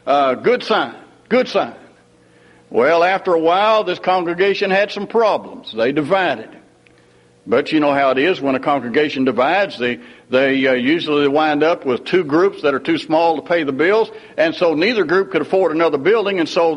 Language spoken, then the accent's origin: English; Missouri, United States; I'm from up here in the almost North. I'm from Missouri.